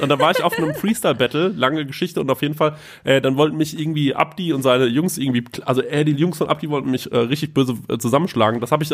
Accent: Frankfurt, Hesse, Germany; als Frankfurter.

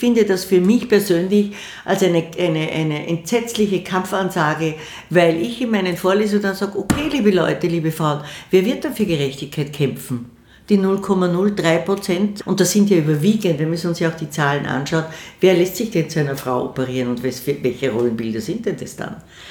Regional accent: Vienna, Austria; Ich bin eine stolze Wienerin

